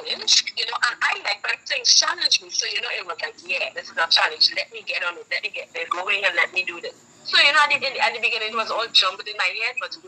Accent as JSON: {"language": "English", "country": "St. Vincent & Grenadines", "tie": "born or raised there", "also_born_or_lived": "Trinidad and Tobago", "said": "Being a born Trinidadian and also growing up in Vincent for a number of years, I am sure I can speak on behalf of a lot of Vincentians."}